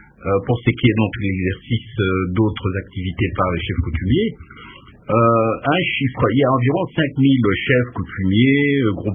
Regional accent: Kasaï-Occidental, DR Congo; en tout cas chez moi au Kassai occidental

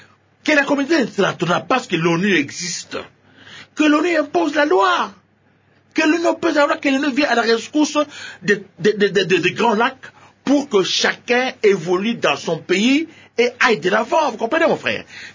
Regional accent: DR Congo; Chez nous, au Congo

